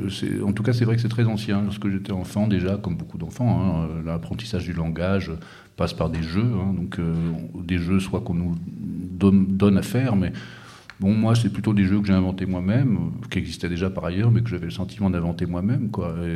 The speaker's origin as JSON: {"language": "French", "region": "Brittany", "country": "France", "tie": "born or raised there", "said": "de mon coin de là où j'ai grandi, en Bretagne."}